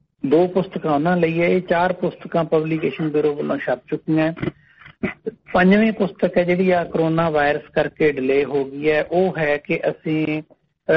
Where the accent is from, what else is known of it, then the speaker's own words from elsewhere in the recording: Maan Wala, Punjab, India; ਮੈਂ ਬੁਨਿਆਦੀ ਤੌਰ ਤੇ ਬਠਿੰਡਾ ਤੋਂ 20-22 ਕਿਲੋਮੀਟਰ ਦਮਦਮਾ ਸਾਹਿਬ ਦੇ ਲਾਗੇ ਮੇਰਾ ਪਿੰਡ ਹੈ ਮਾਣ ਵਾਲਾ